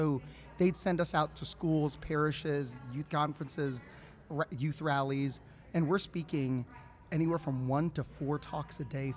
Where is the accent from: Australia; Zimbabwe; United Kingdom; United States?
United States; California; moved away as an adult; also born or lived in Austin, Texas; I went into youth ministry for a couple of years in my hometown in Southern California. Still did a little bit of speaking there. But then in 2020, I moved out to do campus ministry at St. Dominic Savio Catholic High School in Austin, Texas.